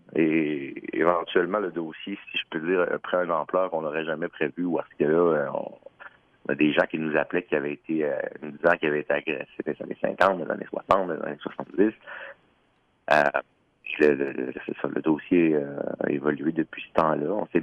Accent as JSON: {"language": "French", "town": "Quebec City", "region": "Quebec", "country": "Canada", "tie": "born or raised there", "said": "je viens de la région de Québec, j'ai toujours été ici"}